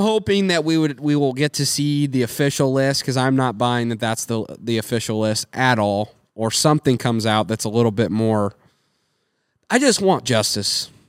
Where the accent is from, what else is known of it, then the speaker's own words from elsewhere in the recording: United States; The positive thing about this whole situation for us as American people is that at least, if nothing else comes from it